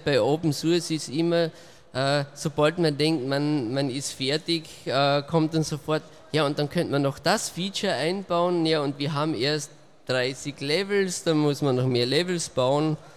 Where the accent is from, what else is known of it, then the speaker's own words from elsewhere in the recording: Austria; Ich komme aus Österreich, also ziemlich weit angereist.